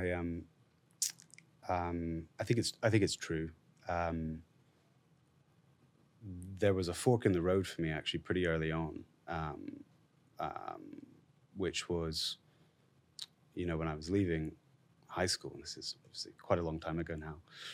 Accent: Scotland, United Kingdom; But I had a history teacher at my high school when I was growing up in Scotland.

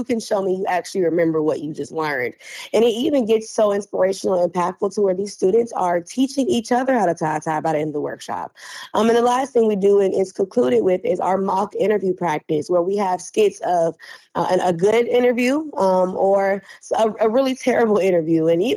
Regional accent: Tallahassee, Florida, United States; now in Birmingham, United States

